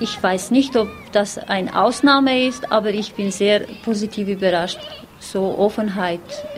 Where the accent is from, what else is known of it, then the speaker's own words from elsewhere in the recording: Kosovo; Zum Beispiel, ich bin Albanerin aus Kosovo.